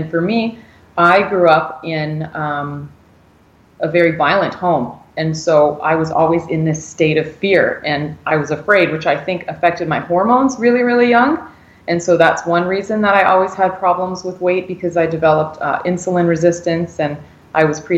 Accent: Ontario, Canada; where I was born in Ontario. I'm from Ontario, and I started playing sports as young as 4 years old.

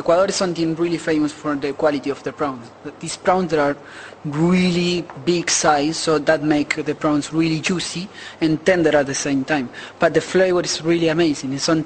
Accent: Argentina; I'm from Argentina.

